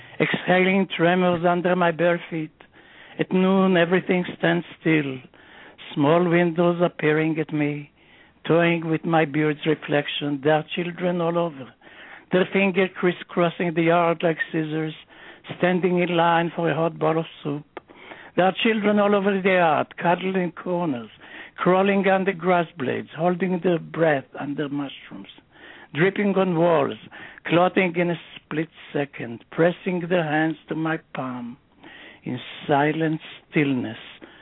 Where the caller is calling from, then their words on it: Philadelphia, Pennsylvania, United States; I'm calling from Philadelphia.